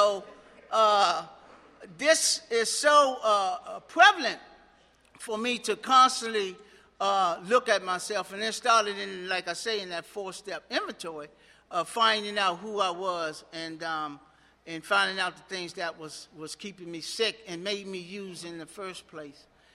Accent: Maryland, United States; I'm from the South Potomac area.

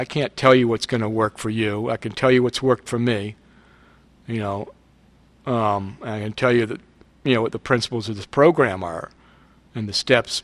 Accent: Washington, District of Columbia, United States; I grew up in Washington, D.C., and started using around 1968

